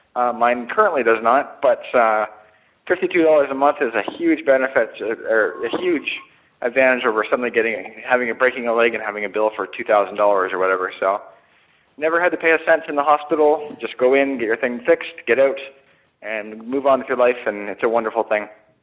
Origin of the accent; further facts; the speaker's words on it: Ontario, Canada; now in Vancouver, Canada; I'm from Ontario originally. I moved over to Vancouver 10 years ago, and one thing I miss dearly is the snow.